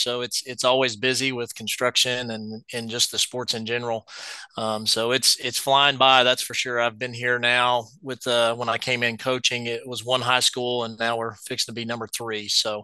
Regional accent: Texas, United States; I grew up in North Texas area, went to high school at Lindsay High School.

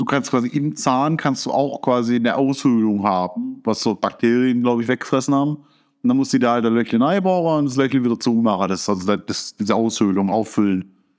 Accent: Baden-Württemberg, Germany; Weil ich bin Schwabe.

